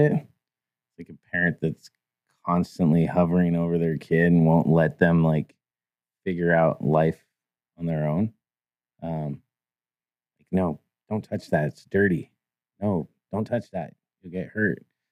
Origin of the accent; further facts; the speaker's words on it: San Francisco, California, United States; So I grew up in San Francisco, you know, the row houses.